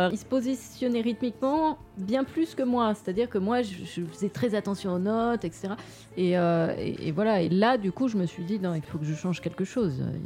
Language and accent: French; Bordeaux, Nouvelle-Aquitaine, France; Moi, je viens de Bordeaux